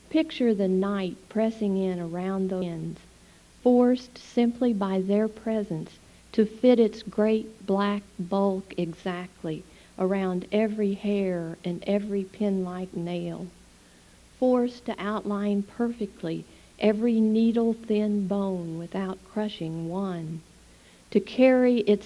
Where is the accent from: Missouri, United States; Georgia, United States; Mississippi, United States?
Missouri, United States; now in Houston, United States; I grew up in Missouri and really had my background in a forest. So I was always under trees. Well, when we moved to Houston, or just outside of Houston, I had a very different environment to get used